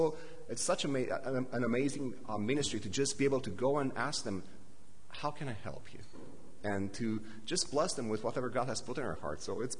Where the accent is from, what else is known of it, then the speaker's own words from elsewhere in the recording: Romania; And I come from Romania, so I had the privilege of being on both ends of the mission spectrum.